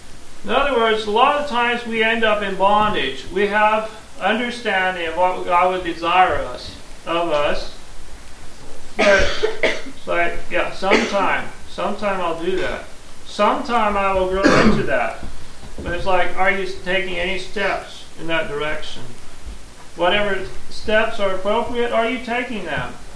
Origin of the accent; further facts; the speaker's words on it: Missouri, United States; moved away as an adult; I was born and raised in Scotland County, Missouri. It's in the northeast corner of the state, approximately 80 miles from here.